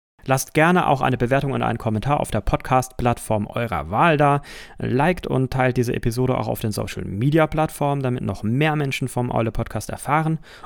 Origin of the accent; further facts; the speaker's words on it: Bavaria, Germany; Gerade als Bayer hätte ich das vielleicht immer noch erwähnen sollen.